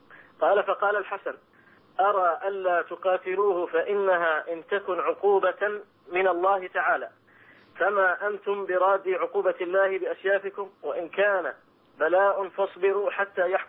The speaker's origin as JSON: {"language": "Arabic", "country": "Jordan", "said": "أنا معك ابنك من الأردن يا فضيلة الشيخ"}